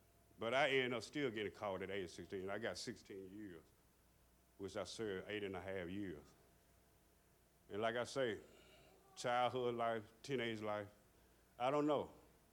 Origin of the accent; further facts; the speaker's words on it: Memphis, Tennessee, United States; I grew up in Memphis, Tennessee. I'll be 52 years old on the 26th of this month.